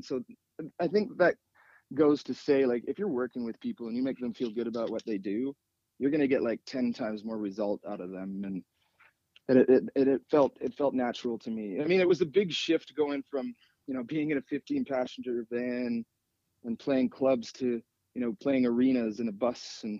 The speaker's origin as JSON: {"language": "English", "region": "British Columbia", "country": "Canada", "tie": "born or raised there", "moved": "as an adult", "lives_now": "United States", "said": "I grew up on Vancouver Island, and then I, you know, after that I became a jazz nerd and played jazz and traveled all over."}